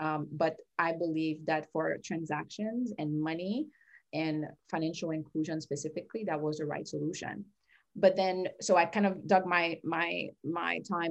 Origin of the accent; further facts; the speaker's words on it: Haiti; now in United States; I was born and raised in Haiti. So by many measures, the poorest country in the Western Hemisphere, still struggling to emerge from that.